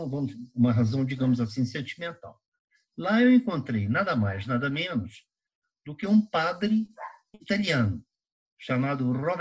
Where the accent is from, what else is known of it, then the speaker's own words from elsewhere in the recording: Rio de Janeiro, Brazil; now in São Paulo, Brazil; nessa época, embora sendo carioca, eu já morava em São Paulo